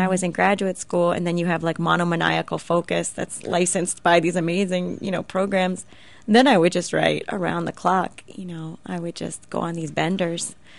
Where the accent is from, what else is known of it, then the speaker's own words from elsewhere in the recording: Miami, Florida, United States; I grew up in Miami, yeah.